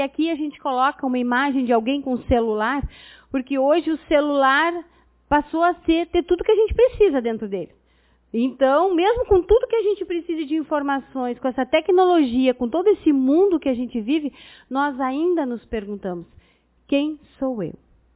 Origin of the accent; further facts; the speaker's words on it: Lavras do Sul, Rio Grande do Sul, Brazil; semana passada eu estava em Lavras do Sul, minha terra natal, fazendo palestra